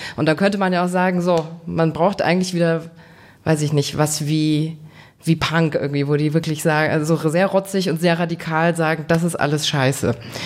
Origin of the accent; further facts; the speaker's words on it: Bavaria, Germany; Das war bei mir nicht der Fall in Bayern, in so einem kleinen 300-Einwohner-Dorf.